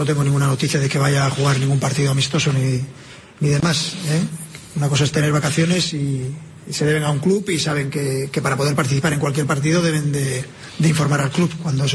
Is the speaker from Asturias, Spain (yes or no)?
yes; Gijón, Asturias, Spain; me iré a mi tierra, a Gijón